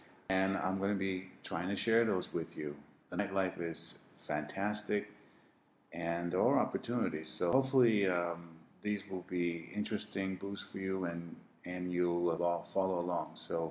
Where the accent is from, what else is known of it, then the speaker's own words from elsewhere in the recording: California, United States; now in Panama City, Panama; I moved from California. I'll be living here from now on, and been here about a month.